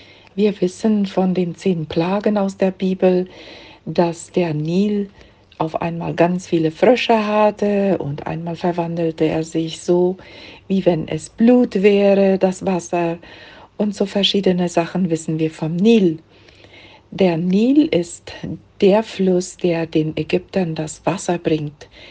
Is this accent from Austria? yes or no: no; Neuland, Boquerón, Paraguay; Ich stamme aus Neuland.